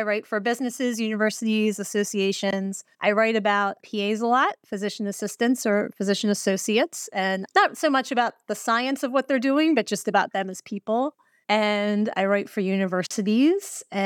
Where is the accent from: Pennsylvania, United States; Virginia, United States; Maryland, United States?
Maryland, United States; Baltimore; also born or lived in Boston / New York; I'm from Baltimore originally, and I moved around a little bit after college. I was in Boston, and I was in New York, and came back about 15 years ago